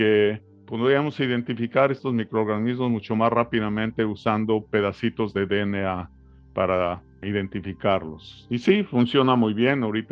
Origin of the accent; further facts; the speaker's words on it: Mexico City, Mexico; born there; yo nací en la Ciudad de México. De hecho, nací en el Hospital Español.